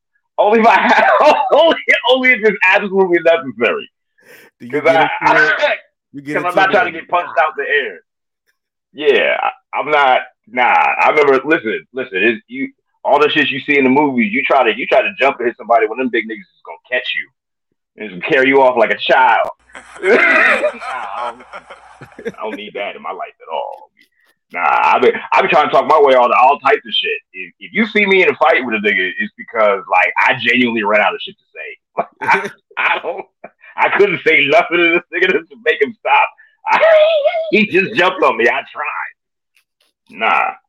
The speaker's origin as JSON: {"language": "English", "town": "Columbus", "region": "Ohio", "country": "United States", "tie": "born or raised there", "also_born_or_lived": "Chicago", "said": "So I was born in Chicago. Yeah, I grew up in Columbus, man. I'm a suburban dude, like all the way through."}